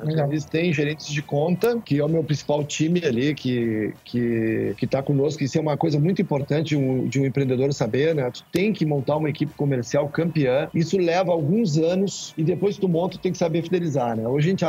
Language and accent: Portuguese; Rio Grande do Sul, Brazil; A gente é gaúcho aqui.